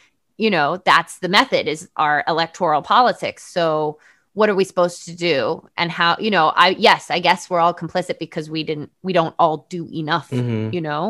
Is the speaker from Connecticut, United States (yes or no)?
yes; Connecticut, United States; Like I grew up in Connecticut, you know, close-ish to Sandy Hook.